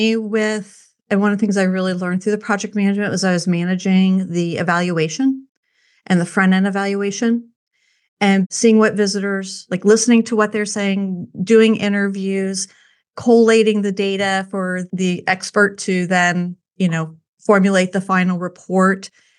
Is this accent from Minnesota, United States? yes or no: no; Cincinnati, Ohio, United States; Well, I grew up in Cincinnati, Ohio.